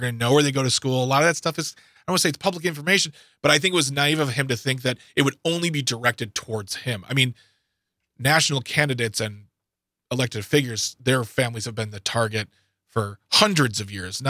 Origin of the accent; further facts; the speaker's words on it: Waukesha, Wisconsin, United States; I was born and raised in Waukesha. I was born, right, in downtown Waukesha. I lived on the south side of Waukesha until I was nearly 20 years old.